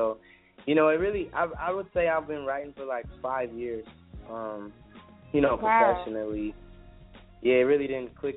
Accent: Compton, California, United States; You know, I'm a singer. I'm a songwriter from Compton, California.

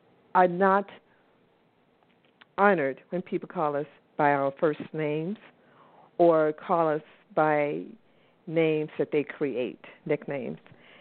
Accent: the South, United States; I'm originally from the South, and I grew up in the South, and I went to school. I went to a college in the Northeast.

